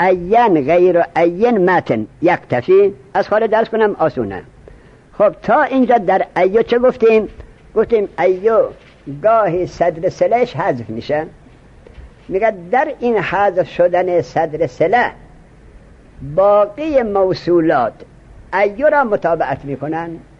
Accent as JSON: {"language": "Persian", "town": "Mashhad", "region": "Razavi Khorasan", "country": "Iran", "said": "گفتم من از مشهد هستم،"}